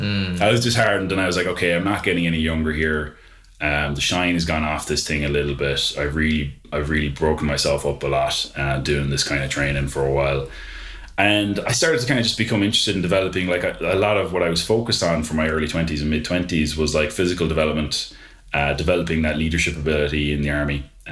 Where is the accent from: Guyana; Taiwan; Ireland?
Ireland; Killarney, County Kerry; I'm from Killarney. From Killarney originally, yeah.